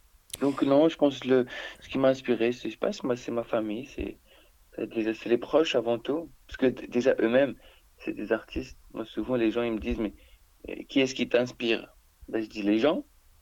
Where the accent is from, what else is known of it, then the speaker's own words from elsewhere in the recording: Algeria; Tu sais, j'ai grandi en Algérie. Les 10 premières années de ma vie, c'était couvre-feu, parce qu'il y avait la guerre civile.